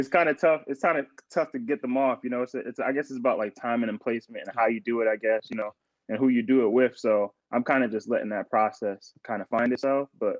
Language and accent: English; Laval, Quebec, Canada; Yeah, I was born in Quebec City. I was born in Quebec City. And then I think about a year in or so, maybe a year and a half in or so, my mom moved us to Laval.